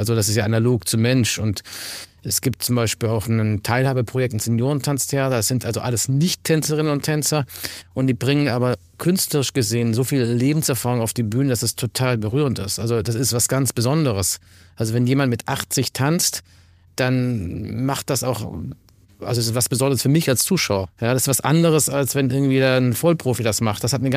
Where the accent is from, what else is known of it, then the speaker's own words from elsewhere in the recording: Tübingen, Baden-Württemberg, Germany; irgendwann ich bin in Tübingen aufgewachsen